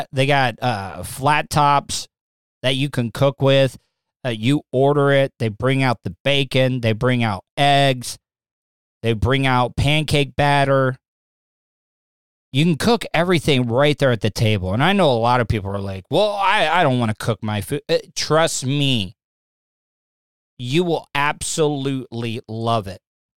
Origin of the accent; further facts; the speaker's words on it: DeLeon Springs, Florida, United States; we didn't have a lot of neighbors growing up in DeLeon Springs. I think our closest neighbor was like a couple of miles away.